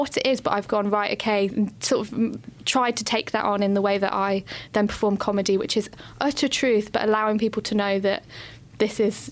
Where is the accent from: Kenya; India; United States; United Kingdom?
United Kingdom; our kind of instinct as human beings is to be really cynical, as British people, to be really cynical